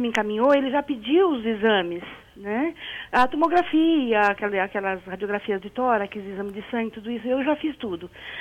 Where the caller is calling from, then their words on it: Osasco, São Paulo, Brazil; Eu sou aqui de Osasco.